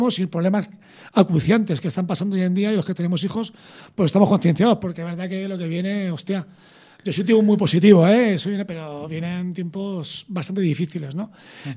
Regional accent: Leganés, Community of Madrid, Spain; que somos los colegas de Leganés.

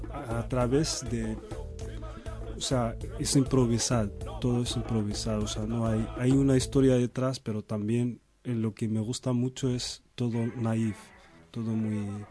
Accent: Asilah, Tanger-Tetouan-Al Hoceima, Morocco; now in Spain; cuando estuve en La Sila, que es mi ciudad, mi pueblo, en Tánger

